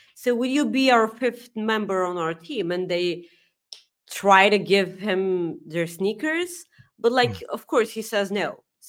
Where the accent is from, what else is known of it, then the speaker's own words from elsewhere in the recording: Plovdiv, Plovdiv Province, Bulgaria; So 6 hours for a Bulgarian, that's a lot. And not only Bulgarian, I'm from Plovdiv.